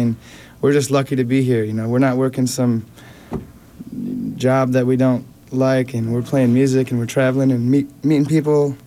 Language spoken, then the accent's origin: English; Ionia, Michigan, United States; Yeah, I moved up there from Ionia. It's just a couple hours north. But I moved up there right after I graduated high school